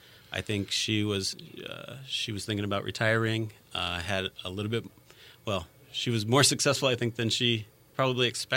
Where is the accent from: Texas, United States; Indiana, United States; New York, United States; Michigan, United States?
Indiana, United States; Valparaiso; really looked for a business to invest in my hometown, which is now Valpo